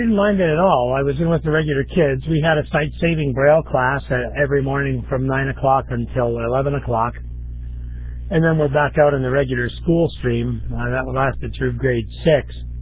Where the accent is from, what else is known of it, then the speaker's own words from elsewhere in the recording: New Jersey, United States; I was born and raised in New Jersey. Lived in Union County and Middlesex County in New Jersey, although I spent a lot of time all over the state.